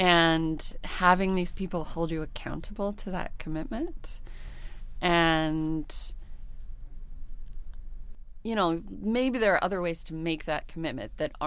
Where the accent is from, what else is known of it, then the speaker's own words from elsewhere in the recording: United States; I'm an American, so I've been watching all the political changes with legalizing gay marriage in the States right now